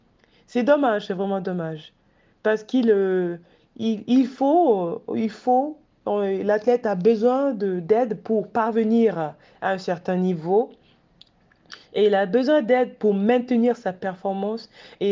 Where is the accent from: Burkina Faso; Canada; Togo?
Togo; also born or lived in Hamburg, Germany; Si on me demande, voilà, d'où viens-tu? Je dis, je viens du Togo, mais en même temps, je viens aussi de Hambourg.